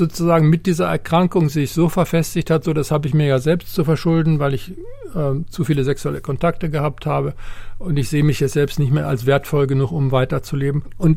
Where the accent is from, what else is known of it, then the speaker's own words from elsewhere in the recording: Germany; accent: German; ich hatte natürlich auch einen deutschen Akzent. Das fanden komischerweise viele, viele Patienten diesen deutschen Akzent interessant.